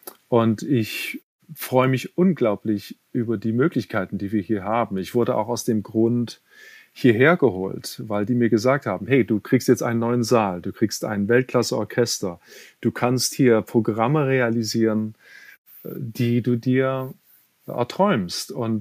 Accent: Leipzig, Saxony, Germany; now in United States; meiner Heimatstadt in Leipzig

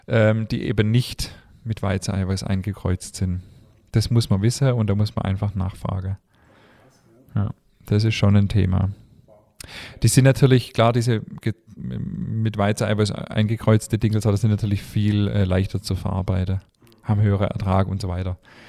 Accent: Baden-Württemberg, Germany; Ich komme ja eher aus dem Schwabenland, da sagt man Kneisle.

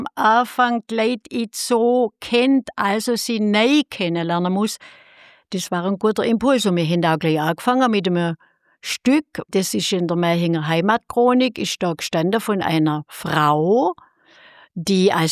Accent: Rottenburg am Neckar, Baden-Württemberg, Germany; meinem Heimatdorf Himmendorf, wo ich herstamme. Ich komme ja geburtenmäßig vom Neckarvorland. Himmendorf gehört zu Rodenburg am Neckar. Da bin ich aufgewachsen

